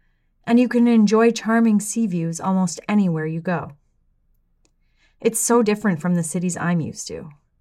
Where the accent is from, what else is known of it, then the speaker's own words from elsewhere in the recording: Guizhou, China; I'm from Guizhou, so Weihai is pretty far north.